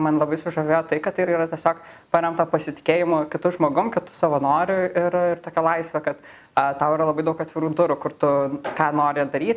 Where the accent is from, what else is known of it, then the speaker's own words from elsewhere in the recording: Elektrėnai, Vilnius County, Lithuania; aš pati esu iš Elektrėnų.